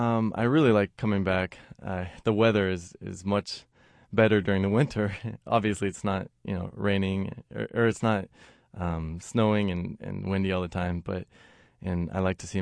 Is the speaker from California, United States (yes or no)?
yes; Sacramento, California, United States; I got a call from the Sacramento Philharmonic asking if I would want to come back to my hometown and play a solo with the orchestra.